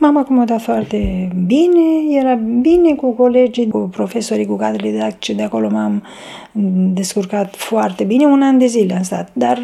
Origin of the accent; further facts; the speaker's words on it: Vaslui, Vaslui County, Romania; sunt din Vaslui, am 66 de ani.